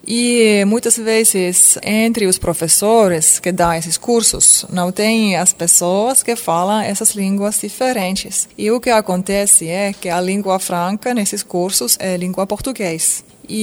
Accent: Finland; Portuguese is a second language; Eu quero dar um exemplo da minha terra, da Finlândia

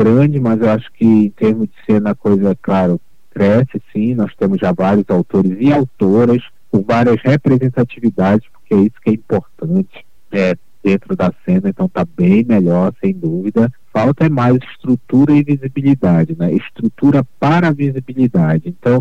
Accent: Pará, Brazil; E meu trabalho não é bom só porque eu sou paraense, por isso ou por aquilo.

